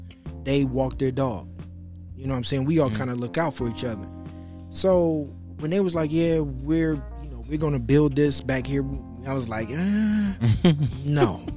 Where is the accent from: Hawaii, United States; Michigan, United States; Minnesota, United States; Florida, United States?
Michigan, United States; Detroit; I'm from Six Mile between Myers and Wyoming